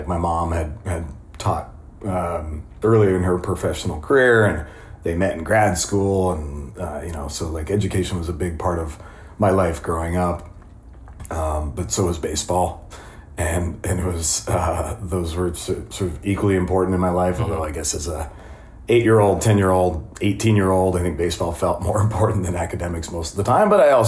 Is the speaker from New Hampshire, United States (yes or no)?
yes; New Hampshire, United States; Growing up right in the thick of Red Sox Nation